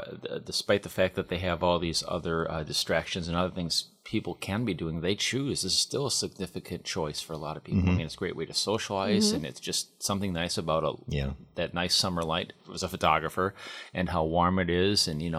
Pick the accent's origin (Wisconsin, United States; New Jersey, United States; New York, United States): Wisconsin, United States; When I grew up in Wisconsin, and I worked for the Eau Claire Leader-Telegram.